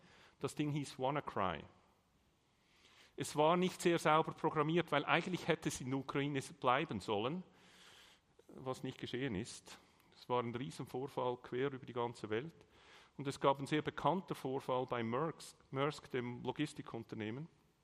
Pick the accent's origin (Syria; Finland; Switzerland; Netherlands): Switzerland; Übrigens, man hat auch gesagt, ich spreche Dialekt. Ich gebe mir Mühe, Hochdeutsch zu sprechen, wie Sie hören können, ich bin Schweizer.